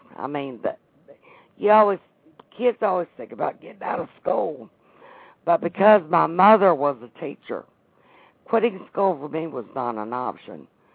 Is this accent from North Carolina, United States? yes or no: yes; North Carolina, United States; I am from North Carolina.